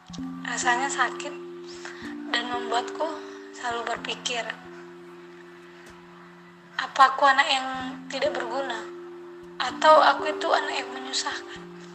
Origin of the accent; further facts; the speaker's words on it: Medan, North Sumatra, Indonesia; asal aku dari Medan.